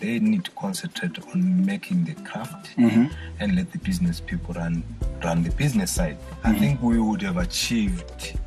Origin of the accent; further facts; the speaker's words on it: Bulawayo, Zimbabwe; every time I would say to a foreigner, I'm from Bulawayo, it got to a point where actually people thought Bulawayo was a country